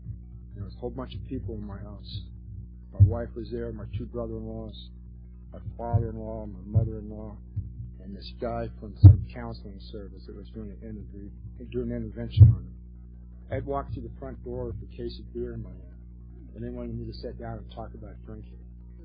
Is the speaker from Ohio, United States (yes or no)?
yes; Akron, Ohio, United States; born there; I grew up in a military family. I was born in Akron, Ohio in 1959.